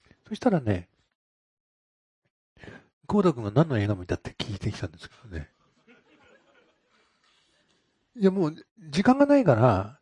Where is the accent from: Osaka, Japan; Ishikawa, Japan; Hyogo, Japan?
Hyogo, Japan; Akashi; で私、明石人だから、明石するじゃないですか。